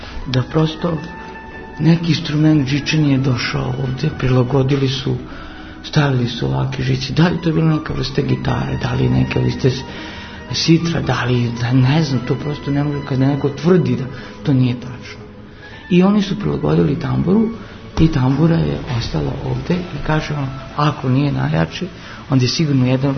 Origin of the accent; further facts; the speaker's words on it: Novi Sad, Vojvodina, Serbia; born there; ja sam rođen u Novom Sadu, rođen sam u Vojvodini, svi su moji ovde